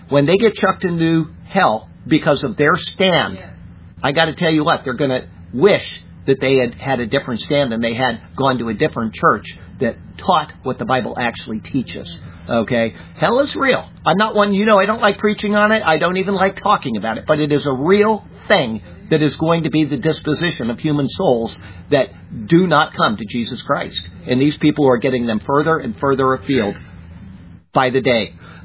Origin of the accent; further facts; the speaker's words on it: Siesta Key, Florida, United States; I grew up in the Episcopal Church, okay? My mom and dad went to the Episcopal Church on Siesta Key, and they took me along, obviously.